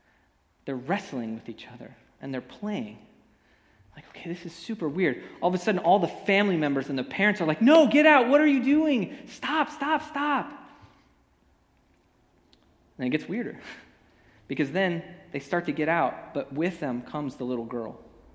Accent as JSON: {"language": "English", "town": "Los Angeles", "region": "California", "country": "United States", "tie": "born or raised there", "said": "the neighborhood in Gardena where I grew up in Los Angeles."}